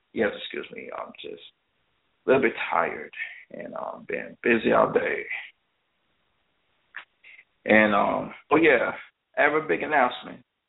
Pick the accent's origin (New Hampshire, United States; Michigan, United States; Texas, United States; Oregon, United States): Texas, United States; Arlington; … live at the Night of Columbus in my hometown, Arlington, Texas.